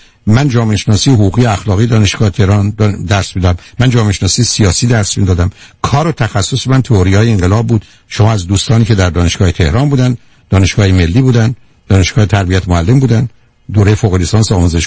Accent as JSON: {"language": "Persian", "country": "Iran", "said": "برای من به عنوان یه ایرانی"}